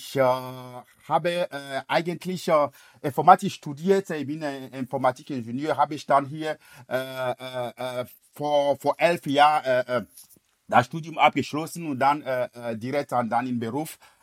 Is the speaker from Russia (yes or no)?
no; Benin; German is a second language; Benin ist mein Heimatland, ist das siebte Cashew-Produzent weltweit.